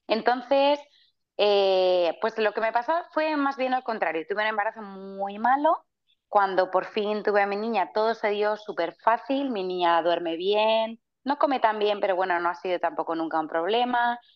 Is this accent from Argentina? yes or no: no; Spain; yo soy española y hablo muy mal